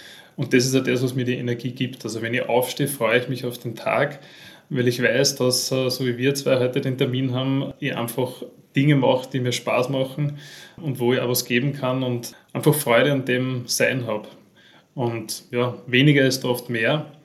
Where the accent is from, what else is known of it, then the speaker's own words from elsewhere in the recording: Upper Austria, Austria; Ich bin aus Österreich, nachdem du ja aus Deutschland bist, sage ich das dazu. In Oberösterreich geboren